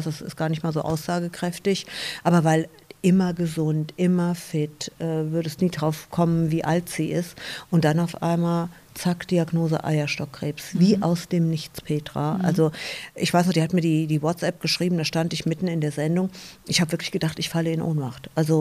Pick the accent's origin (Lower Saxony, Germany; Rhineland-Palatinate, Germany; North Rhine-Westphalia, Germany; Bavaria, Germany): Rhineland-Palatinate, Germany; damals als kleines Mädchen im Westerwald